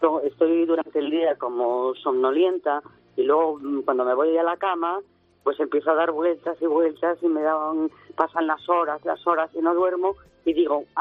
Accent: León, Castile and León, Spain; ¡Soy leonesa y soy española!

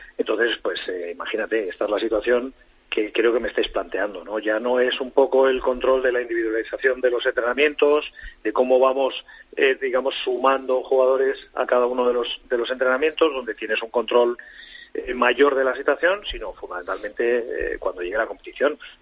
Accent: Spain; como españoles

